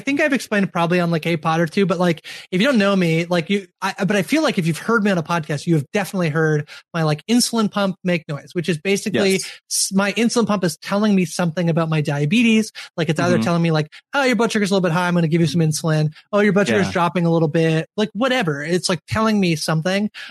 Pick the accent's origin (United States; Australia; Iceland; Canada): Canada; I am Canadian.